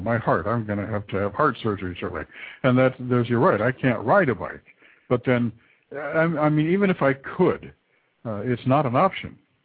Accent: San Francisco Bay Area, California, United States; I mean, I'm from the Bay Area. I lived in the Bay Area, and when I lived in the Bay Area, I rode buses all the time

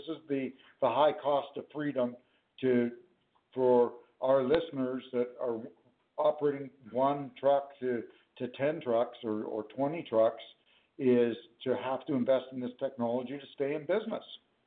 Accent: Canada; being a Canadian, I don't know much about your availability of funding in the United States

